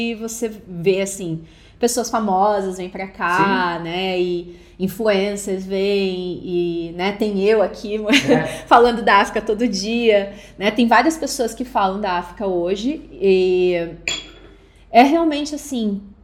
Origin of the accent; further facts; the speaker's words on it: South Region, Brazil; Eu sou do Sul, então muita gente muda pro Uruguai.